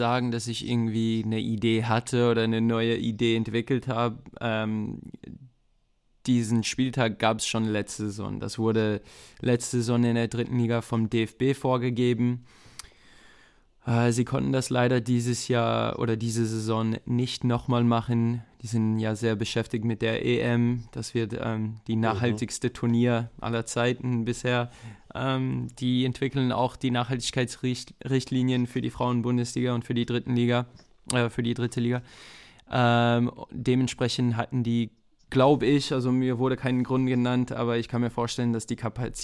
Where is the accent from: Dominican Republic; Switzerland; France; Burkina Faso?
France; der ist, okay, ist Franzose, ich bin auch Franzose